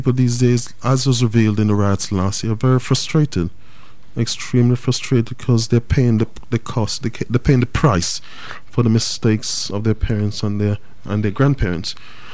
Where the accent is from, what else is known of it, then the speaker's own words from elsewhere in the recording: Birmingham, West Midlands, United Kingdom; born there; now in Bristol, United Kingdom; I was born in Birmingham.